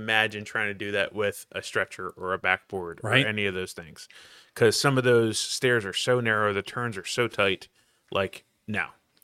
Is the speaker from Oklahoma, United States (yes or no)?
no; Philadelphia, Pennsylvania, United States; I grew up in Philly.